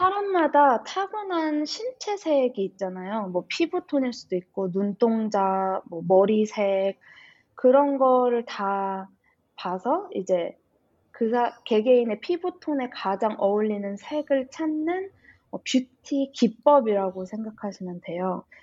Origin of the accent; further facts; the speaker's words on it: Australia; 호주에서 자랐고